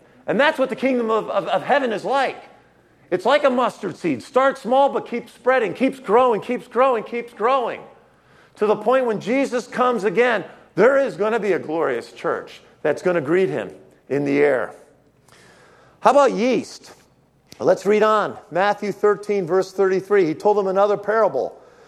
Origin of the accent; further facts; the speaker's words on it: Netherlands; I'm Dutch. I'm from Dutch parents